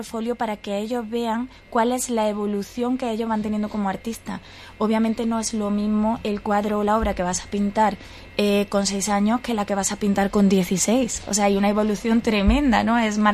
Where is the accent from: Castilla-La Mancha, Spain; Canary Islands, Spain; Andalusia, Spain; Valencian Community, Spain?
Andalusia, Spain; Córdoba; aludo a Córdoba porque soy cordobesa